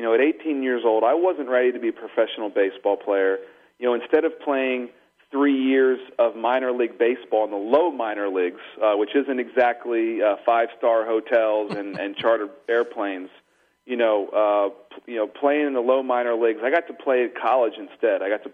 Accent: Baltimore, Maryland, United States; I mean, I was a kid growing up in Baltimore, so to root for the Yankees first baseman wasn't exactly the most popular thing to do.

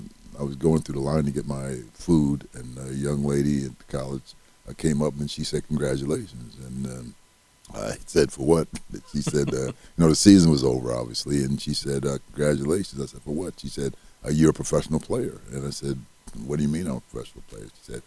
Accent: New Jersey, United States; I went to a small college in North Carolina. I grew up in New Jersey.

